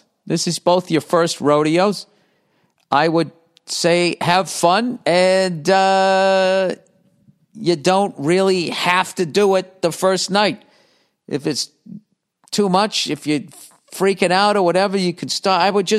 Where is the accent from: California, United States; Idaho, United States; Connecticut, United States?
California, United States; My fiance and I are both from California, just in case you think we are from the Bible Belt region.